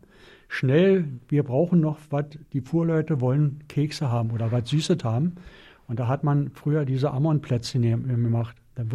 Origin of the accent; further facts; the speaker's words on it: Hangelsberg, Brandenburg, Germany; Und ich komme ja aus Hangelsberg.